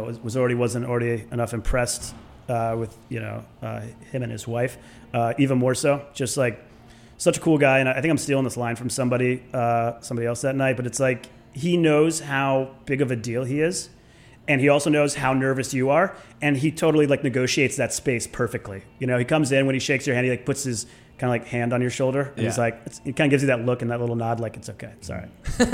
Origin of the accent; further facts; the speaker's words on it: United States; born there; I was born in America, correct.